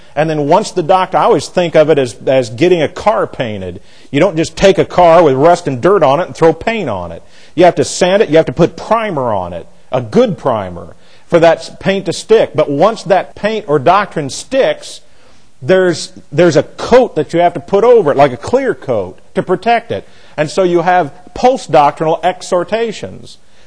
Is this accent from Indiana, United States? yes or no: yes; Jefferson, Indiana, United States; here I am from Jefferson, Indiana, town of 200 people, or roughly. I go up to Chicago.